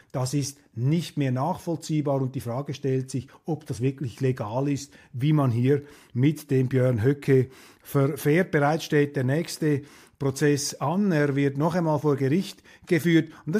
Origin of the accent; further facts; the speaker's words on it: Switzerland; aber als Schweizer habe ich hier vielleicht die Freiheit, auch meiner Sensibilität etwas Ausdruck zu geben